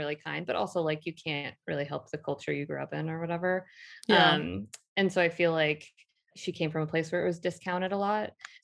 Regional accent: Portland, Oregon, United States; And then when I moved back to Portland, Oregon, my hometown

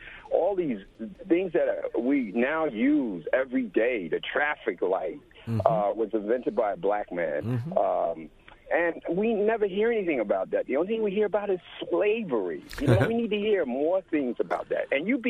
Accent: North Carolina, United States; born there; I was born in North Carolina, mm-hmm. and I prefer the term Black American.

